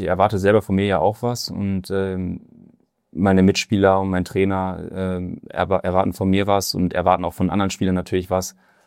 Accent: North Rhine-Westphalia, Germany; ich aus dem Münsterland komme, das nicht weit ist. Also ich bin wieder näher an meine Heimat.

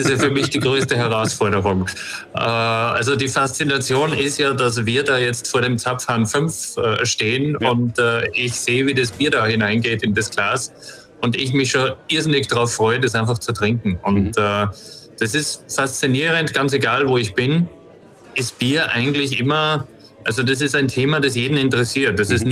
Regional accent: Austria; ich bin ja aus Österreich

